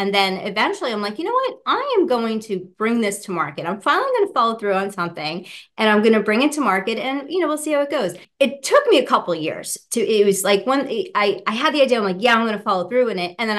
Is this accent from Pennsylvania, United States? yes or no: yes; Doylestown, Pennsylvania, United States; I am from Doylestown, Pennsylvania